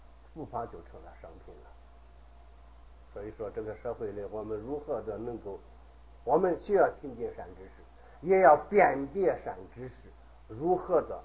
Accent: Henan, China; accent: Henan dialect; 我是河南人，说的一口河南话

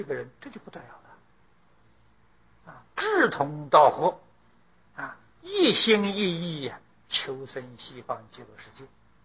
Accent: Taiwan; 苦啊，啊，比我们台湾人苦啊

